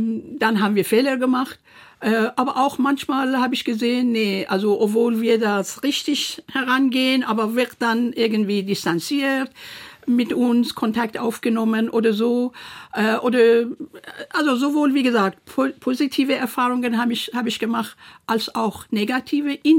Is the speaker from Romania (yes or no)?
no; Iran; now in Germany; ich bin Deutsch-Perserin, ich bin momentan auch Perserin, aber auch Deutsche, offiziell gesehen, und kulturell natürlich sowieso, aber viele Aspekte waren in meinem Herkunftsland mir verwehrt worden.